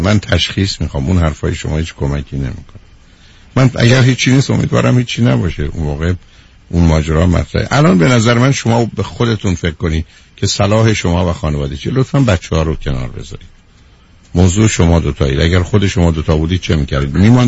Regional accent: Iran; چون من ایرانیم و شما افغانید

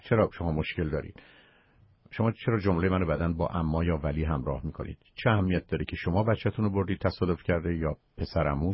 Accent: Iran; ما ایرانی بودن افتخار ماست

